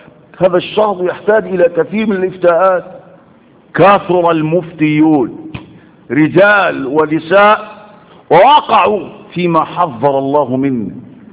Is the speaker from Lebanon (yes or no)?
no; Egypt; أجرأ بلد يتجرأ على الفتوى هو بلدنا مصر